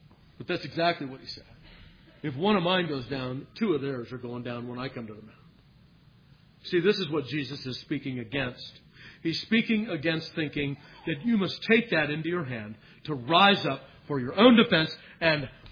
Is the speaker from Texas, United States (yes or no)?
no; Los Angeles, California, United States; Of course, I grew up in Los Angeles.